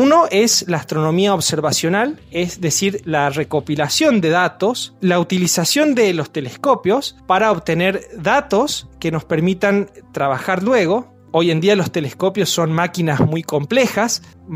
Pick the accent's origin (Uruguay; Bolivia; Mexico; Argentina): Argentina; nosotros como científicos argentinos trabajamos en nombre de nuestro país